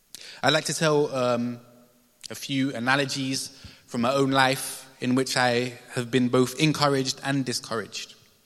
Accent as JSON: {"language": "English", "region": "London", "country": "United Kingdom", "said": "You know, I'm not from South London, I'm from North London"}